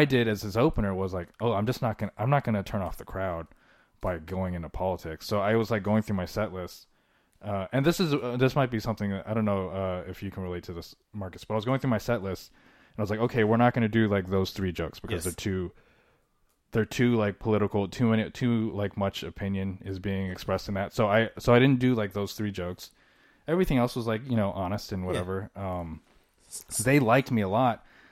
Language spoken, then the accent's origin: English; Philippines; Because stand up makes me unique. Fact that I'm Filipino makes me unique.